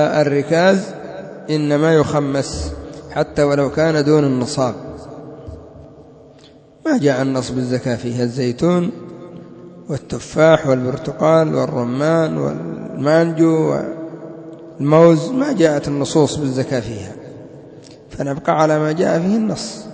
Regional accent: Yemen; الصحيح الذي عليه الفتوى عندنا في اليمن عن مشايخنا

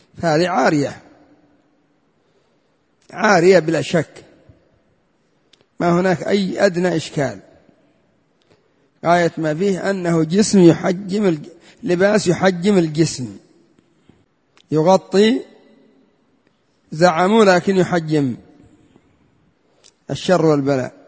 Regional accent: Yemen; قامت الثورات عندنا في اليمن وليبيا ومصر وكثير من البلدان، أدت إلى سقوط الحكام.

